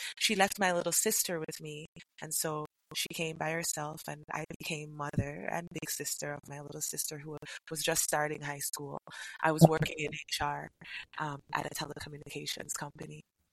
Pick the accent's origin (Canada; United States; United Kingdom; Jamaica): Jamaica; And so when I moved from the countryside of Jamaica, where I was really brough